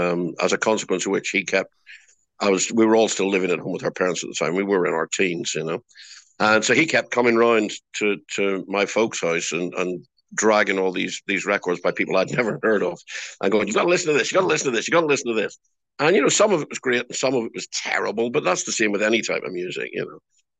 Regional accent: Belfast, Northern Ireland, United Kingdom; This would have been, obviously, 1976, thereabouts. So, obviously, we were growing up in Belfast in Northern Ireland.

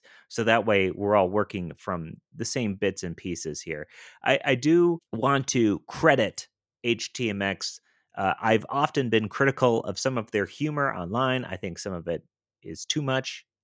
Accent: Denver, Colorado, United States; I'm from Denver.

